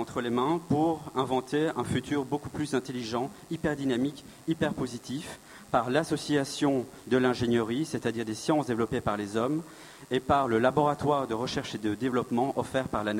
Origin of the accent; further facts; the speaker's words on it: Belgium; Donc, je suis belge et architecte